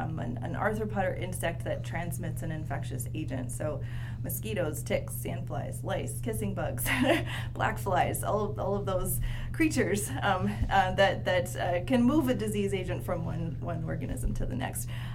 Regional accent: Delaware, United States; ended up at the University of Delaware, because I grew up in Delaware.

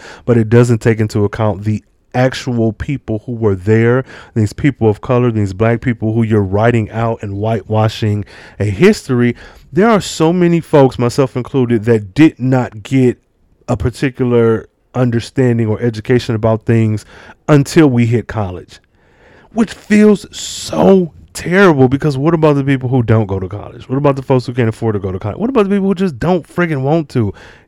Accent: Midwest, United States; Because I grew up riding horses, but I'm from the Midwest.

